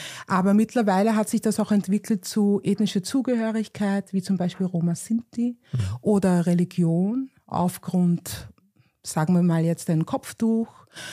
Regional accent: Vienna, Austria; ich bin Wienerin

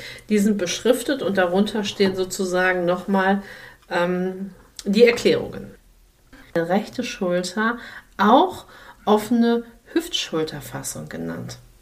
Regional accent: North Rhine-Westphalia, Germany; Ja, ich aus dem Pott kenne es extrem anders.

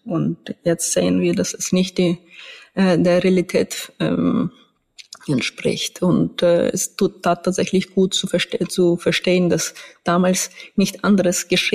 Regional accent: Ivano-Frankivsk, Ivano-Frankivsk Oblast, Ukraine; Ich war noch gestern in Ivano-Frankivsk, in meiner Heimatstadt.

